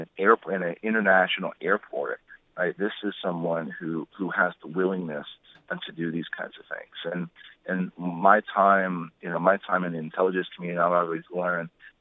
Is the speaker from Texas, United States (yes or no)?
yes; San Antonio, Texas, United States; I'm from San Antonio. We have CPS Energy there.